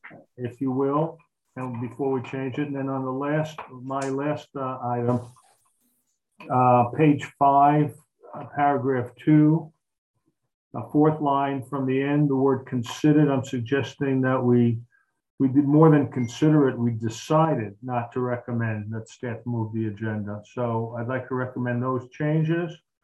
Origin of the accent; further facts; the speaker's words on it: Brooklyn, New York, United States; accent: Brooklyn; Well, please excuse my Brooklyn accent.